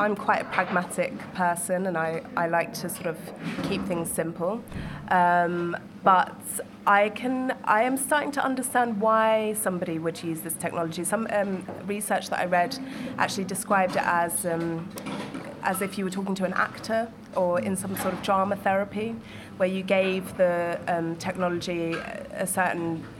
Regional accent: England, United Kingdom; I came back during COVID to do an MA in creative writing at Háskóli Íslands. But yeah, I grew up in England. Both my parents were Icelandic, though.

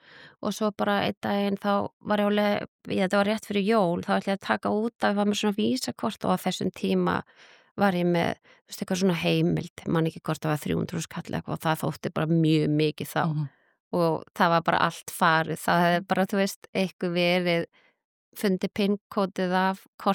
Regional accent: Capital Region, Iceland; sveitastelpuna alinn upp af, þú veist, í hippa liggum við kommunu upp í Mosfellsdal.

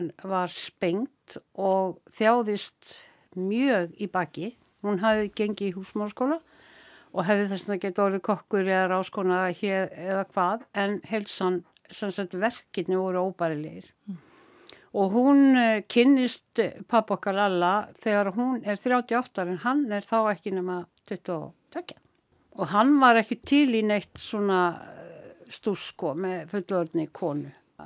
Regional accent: Reykjavík, Capital Region, Iceland; Ég alinn upp í Reykjavík og ég bjó í fátækra hverfunum. Rakkanum, Gapnox, Bólunum, Fálkagötun í Grímsby, bara öllum þeim fátækra hverfum sem til voru í Reykjavík á þeim tíma.

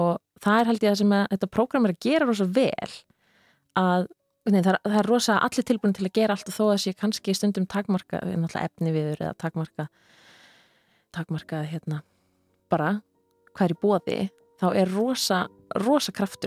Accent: Akureyri, Northeastern Region, Iceland; þó ég ólst upp á Akureyri, þannig að það var nú oft alveg mikil vetur þar.

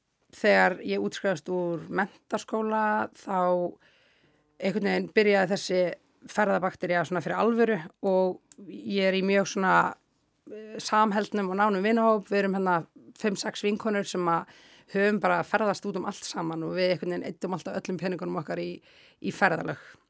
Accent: Lebanon; also born or lived in Doha, Qatar

